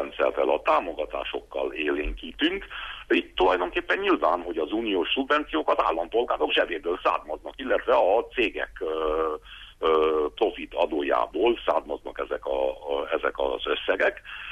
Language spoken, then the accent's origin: Hungarian; Transylvania, Romania; otthon Erdélyben, az erdélyi közvéleményben